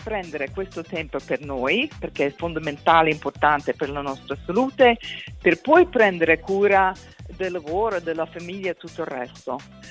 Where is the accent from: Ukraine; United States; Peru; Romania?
United States; first language English; Italian is a second language; Io sono americana.